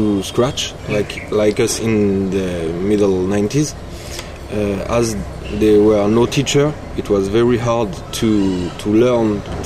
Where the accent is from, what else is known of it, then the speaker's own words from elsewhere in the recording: Lyon, Auvergne-Rhône-Alpes, France; English is a second language; so we say we are from Lyon, but I am from Lyon, Cyril too, but he live in Toulouse.